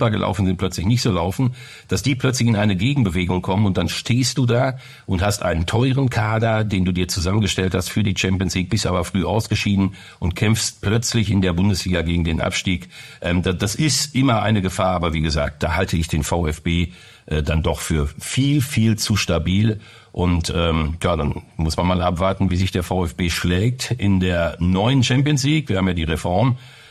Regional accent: Essen, North Rhine-Westphalia, Germany; Da werde ich in meiner Heimatstadt, ich bin ja gebürtiger Essener, die Rot-Weißen gegen RB Leipzig kommentieren.

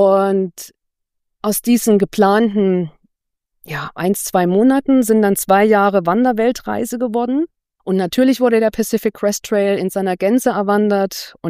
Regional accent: Thuringia, Germany; Ich bin im Thüringer Wald aufgewachsen, in unmittelbarer Nähe zum Rennsteig.

